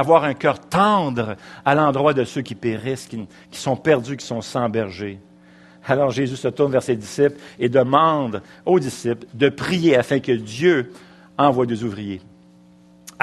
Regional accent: Duvernay, Quebec, Canada; j'ai été élevé à Duvernay.

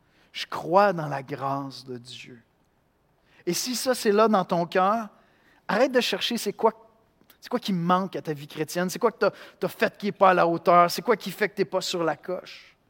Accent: Canada; Moi, je suis Canadien. Puis honnêtement, je suis fier d'être Canadien.

